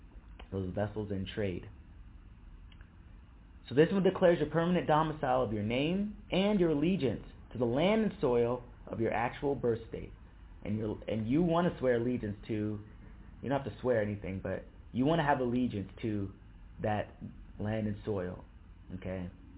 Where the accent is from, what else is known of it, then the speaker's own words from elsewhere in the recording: California, United States; born there; I was born in California. I'm a Californian.